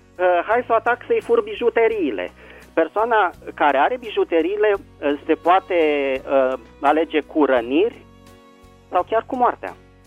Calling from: Bucharest, Romania; din București

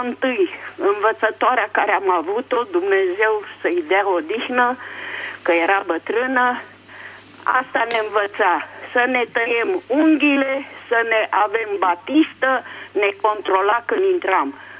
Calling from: Bucharest, Romania; Sunt din București.

